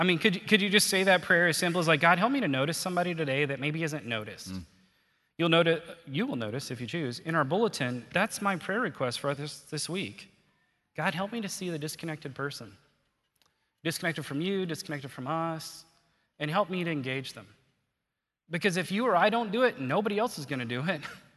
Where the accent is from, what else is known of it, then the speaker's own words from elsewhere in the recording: Fargo, North Dakota, United States; I'm from South Fargo, y'all.